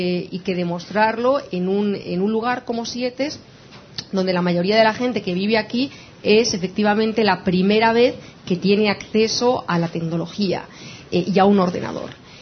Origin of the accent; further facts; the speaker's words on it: Asturias, Spain; porque yo soy de esas tierras, soy asturiana